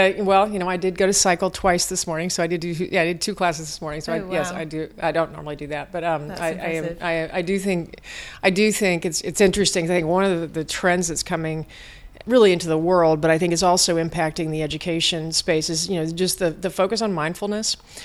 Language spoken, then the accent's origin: English; Chicago, Illinois, United States; I mean, I'm from Chicago, and I was on the Chicago Public School Board for 2 years